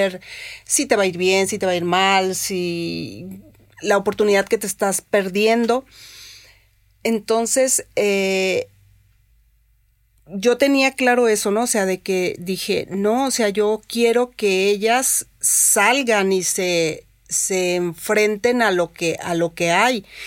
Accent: Culiacán, Sinaloa, Mexico; moved away; pues somos de Culiacán, o sea, a mí me encanta ir a Culiacán, disfruto mucho ir, pues allá está la familia

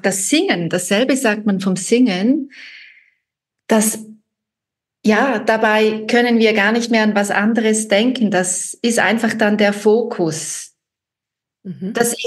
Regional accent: Switzerland; Bei uns in der Schweiz

